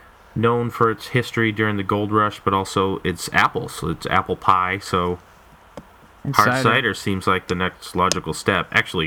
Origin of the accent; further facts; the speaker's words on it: Boston, Massachusetts, United States; from Boston.